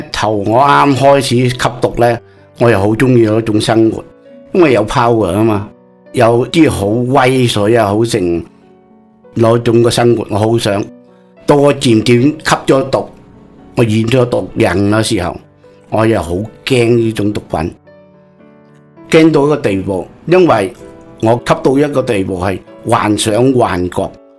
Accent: Vietnam; now in Canada; 只要你我哋越南人团结起上嚟，喺监狱都可以找到一个叫做地位喺度

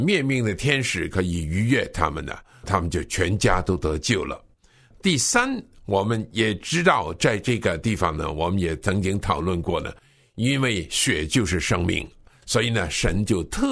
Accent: China; 这就是我们今天特别是我们中国人的应该注意的一个重点

